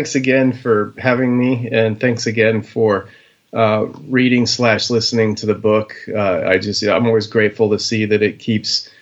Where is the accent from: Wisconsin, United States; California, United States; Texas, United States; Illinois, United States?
Texas, United States; born there; now in Alaska, United States; I moved up to Alaska in 1996. I was born in Texas, but I moved up to Alaska in 96.